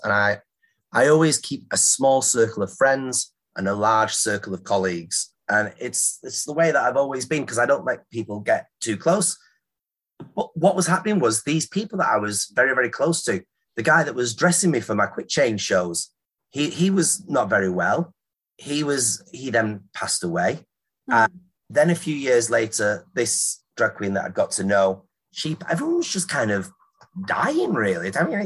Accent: Canary Islands, Spain; nobody knew who I was other than I was this … from Gran Canaria. That's all they used to do … from Gran Canaria.

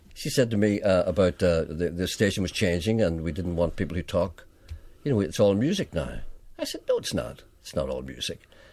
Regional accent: Ireland; But I said, well, I'm Irish.

